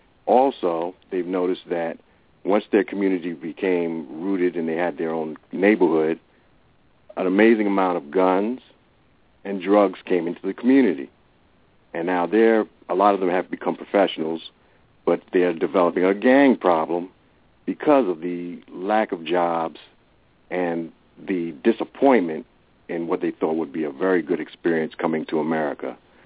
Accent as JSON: {"language": "English", "town": "New York City", "region": "New York", "country": "United States", "tie": "born or raised there", "said": "Now, I grew up in New York City"}